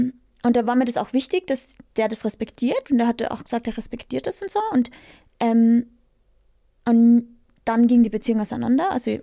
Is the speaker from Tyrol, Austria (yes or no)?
no; Carinthia, Austria; Also ich bin am Land in Kärnten groß geworden. Wird man wahrscheinlich auch ein bisschen hören